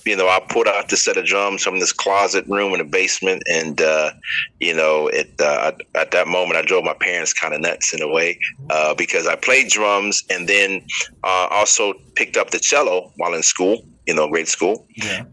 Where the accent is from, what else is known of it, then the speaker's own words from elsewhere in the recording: Dayton, Ohio, United States; Mr. Leroy Hall from my hometown, Dayton, Ohio, and Mr. James Oliver from Dayton as well.